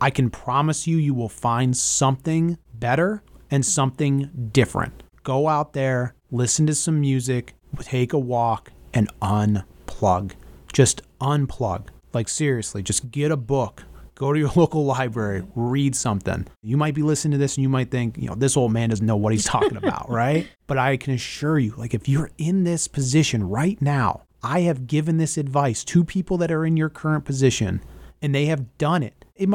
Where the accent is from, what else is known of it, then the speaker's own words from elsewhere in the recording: East Coast, United States; When I was growing up on the East Coast as a kid, there was a program that showed, like a flash that showed at 10 p.m.